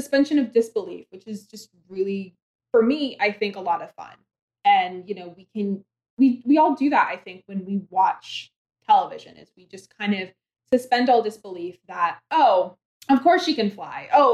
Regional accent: Maine, United States; And I'm like, hi … from Maine, and I'm just real excited to be here.

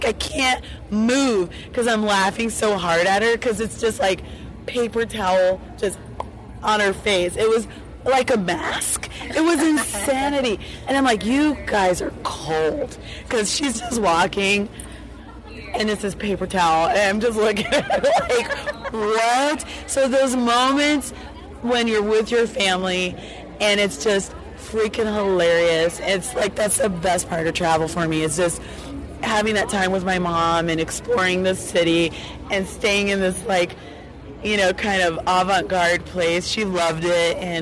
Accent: Colorado, United States; It's also freaking humid in here. Oh, my God, it's so humid in New York. We're from Colorado.

